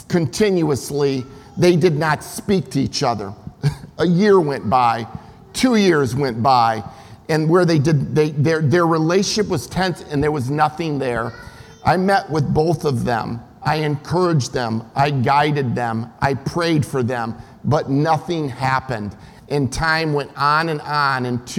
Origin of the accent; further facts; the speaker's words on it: Michigan, United States; they lived together in a small town where we grew up in Michigan.